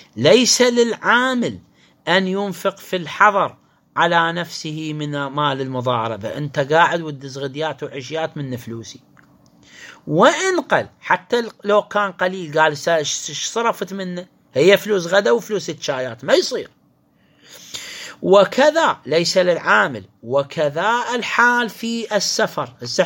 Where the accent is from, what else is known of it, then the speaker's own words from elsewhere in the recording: Iraq; إحنا مثلا هسه الآن عندنا بالعراق